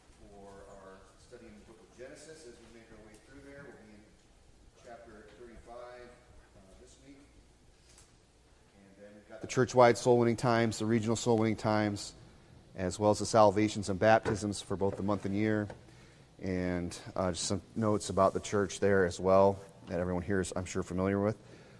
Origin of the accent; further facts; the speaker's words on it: Midwest, United States; You know, me being a Midwesterner, you know, I really don't pay attention to West Coast incidents of police brutality